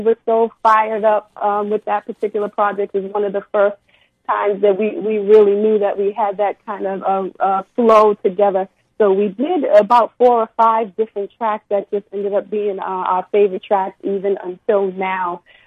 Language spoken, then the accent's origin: English; Boston, Massachusetts, United States; I come from Boston. This area is not very known for having a lot of resources when it comes to music.